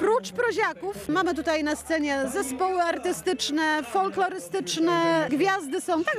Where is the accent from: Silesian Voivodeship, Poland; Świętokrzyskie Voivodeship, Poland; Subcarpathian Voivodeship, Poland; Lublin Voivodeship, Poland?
Silesian Voivodeship, Poland; z wykształcenia jestem producentką telewizyjną i pochodzę ze Śląska.